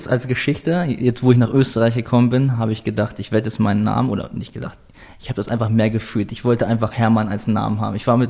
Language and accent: German; Salzgitter, Lower Saxony, Germany; also born or lived in Hildesheim; now in Vienna, Austria; Gut, wir sind dann von Salzgitter nach Hildesheim gezogen, nähe Hannover.